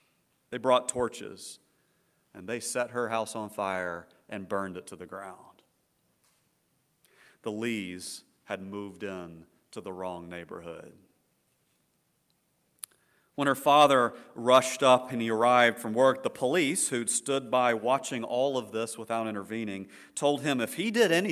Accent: Fort Worth, Texas, United States; Miss Lee moved shortly after that and still lives in Fort Worth, my hometown.

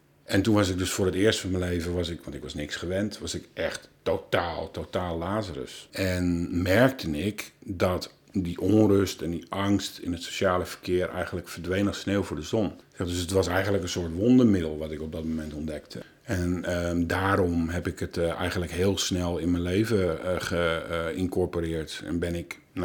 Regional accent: Haarlem, North Holland, Netherlands; born there; Ik ben geboren in Haarlem als oudste van 7 kinderen.

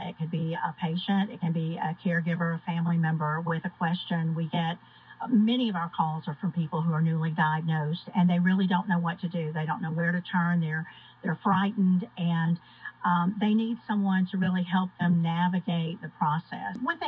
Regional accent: Graceville, Alabama, United States; I actually am from Alabama. I grew up in Graceville, Alabama

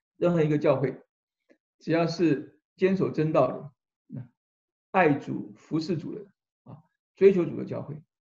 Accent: China; 其实呢我们中国人有听过一个叫做周楚除三害，有没有？

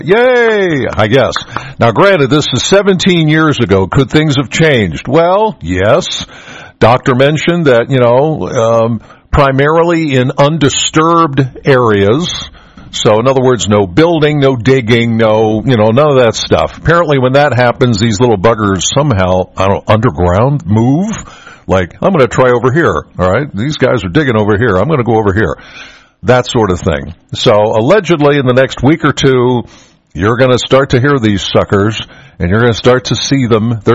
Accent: Penns Valley, Pennsylvania, United States; I said, okay, I'm from Penns Valley. What about Penns Valley?

